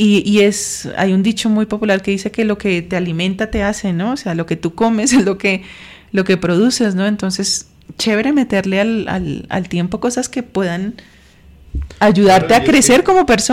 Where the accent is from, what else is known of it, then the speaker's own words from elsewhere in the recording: Bogotá, Bogotá Capital District, Colombia; Yo nací aquí en Bogotá, yo soy bogotana